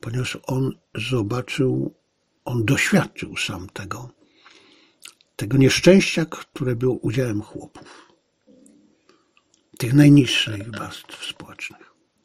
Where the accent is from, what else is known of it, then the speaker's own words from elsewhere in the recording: Zabrze, Silesian Voivodeship, Poland; born there; Ale Bóg mi dał to szczęście, że urodziłem się w ciekawym miejscu, w interesującej rodzinie, w Zabrzu.